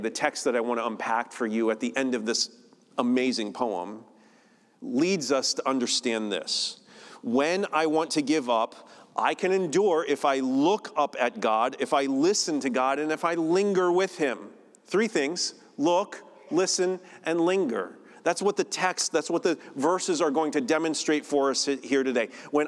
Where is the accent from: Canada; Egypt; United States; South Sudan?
United States; I'm saying peely-wheely, and I'm an American, and I'm just going to get away with it, okay?